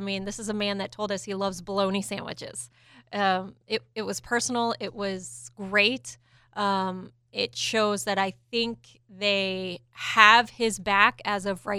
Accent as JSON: {"language": "English", "town": "Daytona Beach", "region": "Florida", "country": "United States", "tie": "born or raised there", "said": "growing up in Daytona, you don't speed in Daytona because they will get you for 1 mile over."}